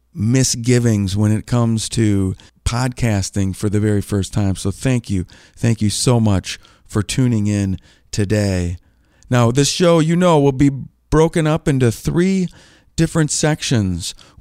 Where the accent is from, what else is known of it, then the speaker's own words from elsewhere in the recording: Green Bay, Wisconsin, United States; I grew up in Green Bay, Wisconsin